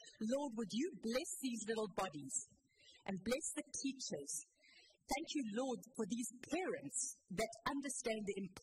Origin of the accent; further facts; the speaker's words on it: South Africa; moved away as an adult; now in Cranbrook, Canada; from South Africa 21 years ago with my husband, Rod, and our three children, Kerry, Callum, and Laura. We came directly from South Africa, more than halfway around the world, to little old Cranbrook.